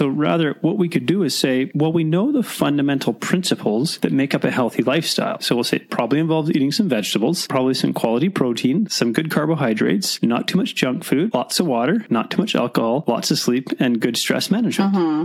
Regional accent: Mission, British Columbia, Canada; born there; I was born in Mission.

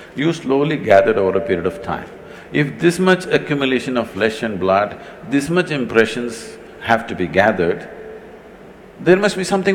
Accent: South India, India; You know, I'm a mystic from South India.

